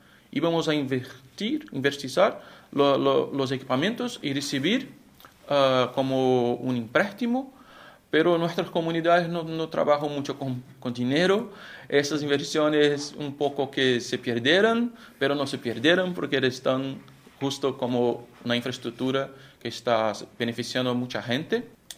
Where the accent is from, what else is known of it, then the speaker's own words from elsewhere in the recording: Brazil; Spanish is a second language; soy investigador, soy de Brasil.